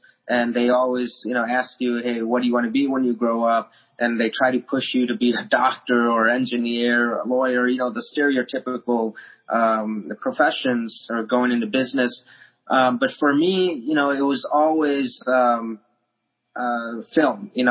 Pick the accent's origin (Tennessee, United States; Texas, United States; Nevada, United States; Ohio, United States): Ohio, United States; Parma Heights; where I grew up in Parma Heights, Ohio, at the Parma school districts.